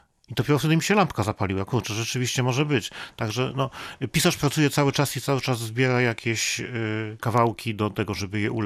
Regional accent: Iława, Warmian-Masurian Voivodeship, Poland; now in Warsaw, Poland; No tak, my wszyscy z Mazur jesteśmy związani. Jedziemy tam po grzybki, po ogóreczki i wracamy do Warszawy.

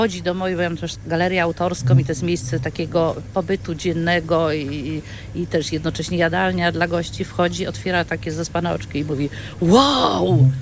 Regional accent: Kartuzy, Pomeranian Voivodeship, Poland; Bardziej z okolic Kartuz, tam się urodziłam zresztą.

